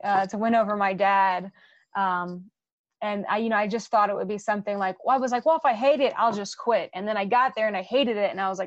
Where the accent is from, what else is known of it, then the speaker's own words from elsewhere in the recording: Rocky Point, New York, United States; it's so different to the lifestyle I grew up in Rocky Point, New York.